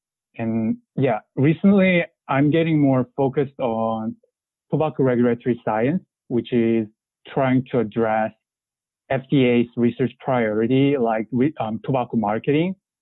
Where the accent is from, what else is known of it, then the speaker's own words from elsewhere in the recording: South Korea; English is a second language; moved away as an adult; now in United States; And I'm originally from South Korea, and I've been here in Florida as a Gator for the past 5 years.